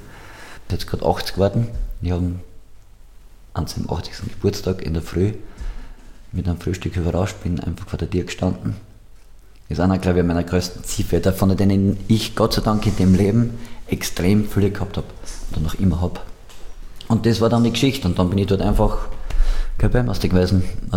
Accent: St. Peter im Sulmtal, Styria, Austria; Und ich bin ja aus St. Peter im Sulmtal, also das ist meine Heimat, das ist quasi die Nachbarortschaft

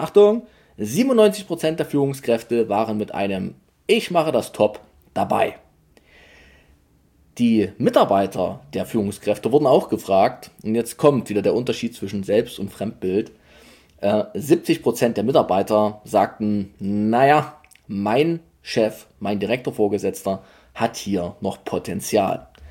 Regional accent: Saxony, Germany; wie man bei uns in Sachsen so sagt.

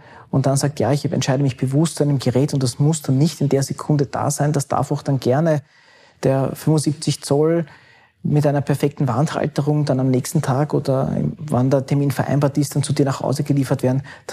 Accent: Hardegg, Lower Austria, Austria; mein Heimatort ist Hardegg im Nationalpark Teiertal.

